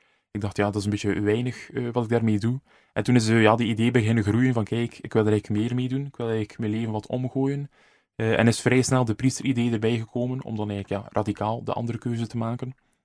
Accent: Damme, Flanders, Belgium; Opgegroeid in Damme, een beetje een plattelandsparochie.

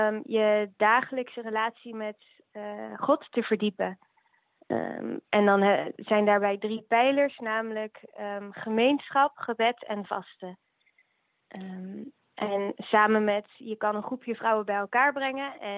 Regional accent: Netherlands; Ik kom uit Nederland. Ik ben 26 jaar

